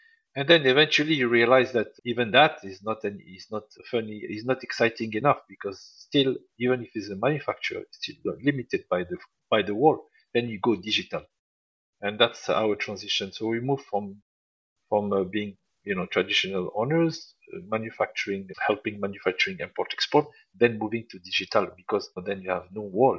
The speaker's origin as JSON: {"language": "English", "country": "France", "said": "So I'm from France"}